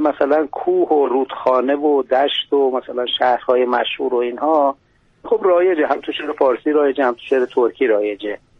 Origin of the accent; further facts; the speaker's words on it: Khalkhal, Ardabil Province, Iran; سالت هم من خلخالی هم